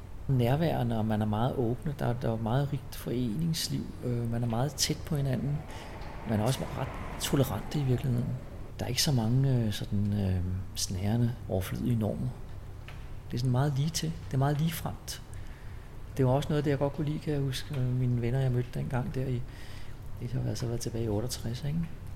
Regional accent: Frederiksberg, Capital Region of Denmark, Denmark; Det var det, jeg oplevede som barn på Frederiksberg. Ikke? Jeg kunne gå der på Gamle Kongevej og alle de der forskellige steder.

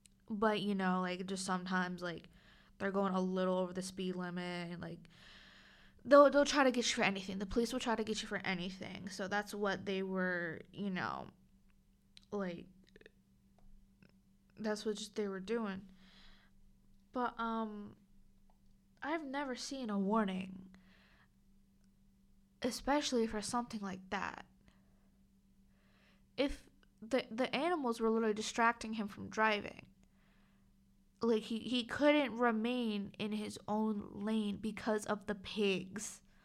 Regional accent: New Jersey, United States; I'm from the South Jersey, Philly area.

